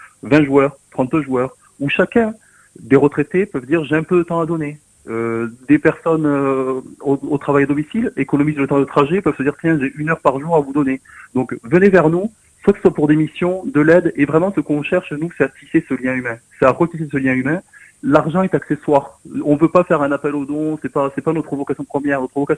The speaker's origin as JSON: {"language": "French", "town": "Narbonne", "region": "Occitanie", "country": "France", "lives_now": "Toulouse, France", "said": "puis après j'espère à Narbonne, chez moi"}